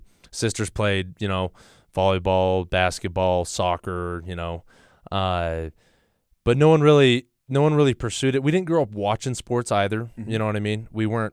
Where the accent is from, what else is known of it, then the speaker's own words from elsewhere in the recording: Spring Lake, Utah, United States; And so I loved growing up in Spring Lake. I loved growing up in the you know, South County.